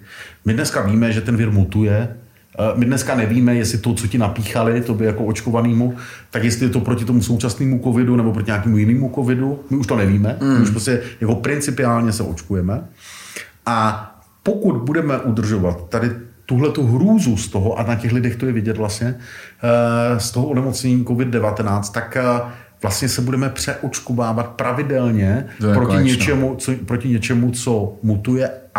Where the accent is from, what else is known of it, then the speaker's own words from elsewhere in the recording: Brno, South Moravian Region, Czechia; Já jsem jako rodilý Brňák a jezdím tam